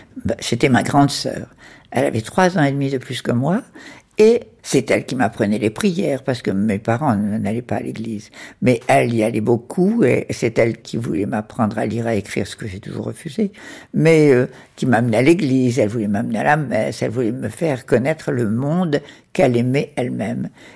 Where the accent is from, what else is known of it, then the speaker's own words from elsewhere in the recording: Bordj Bou Naâma, Algeria; Donc, j'ai été élevée à Borj-Benaïa et je suis allée à l'école à Borj-Benaïa. Nous y sommes restés jusqu'à la mort de mon père. C'est-à-dire que jusqu'à 14 ans, je suis restée à Borj-Benaïa.